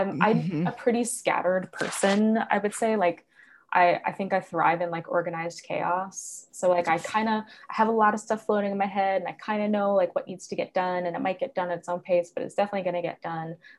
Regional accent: New York, United States; now in Philadelphia, United States; I grew up in New York, and now I'm living in Philly

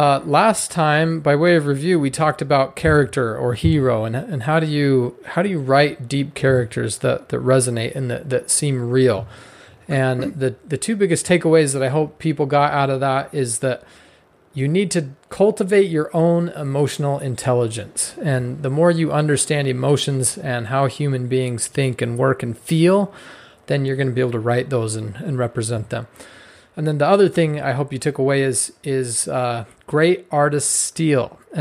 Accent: Scotland, United Kingdom; like I'm Scottish. And so when I heard that, I was like, oh, it's part of my heritage.

